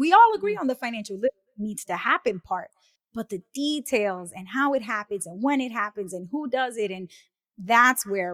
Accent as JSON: {"language": "English", "town": "New York City", "region": "New York", "country": "United States", "tie": "born or raised there", "said": "I grew up in New York City and Brooklyn. I still to this day don't have my driver's license because we take the subway everywhere."}